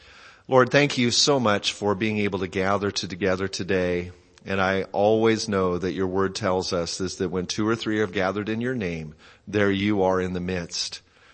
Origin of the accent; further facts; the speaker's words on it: Biloxi, Mississippi, United States; born there; I was born in Biloxi, Mississippi.